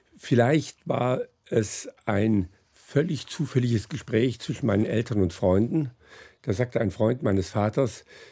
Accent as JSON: {"language": "German", "town": "Friedrichshafen", "region": "Baden-Württemberg", "country": "Germany", "tie": "born there", "said": "Es war, ja, Friedrichshafen war völlig zerstört, wo ich geboren bin."}